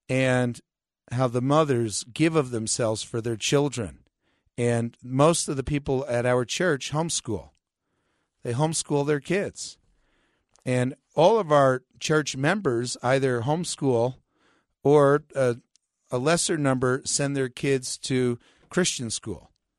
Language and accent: English; Prospect Park, New Jersey, United States; the local church there where we grew up in Prospect Park, New Jersey.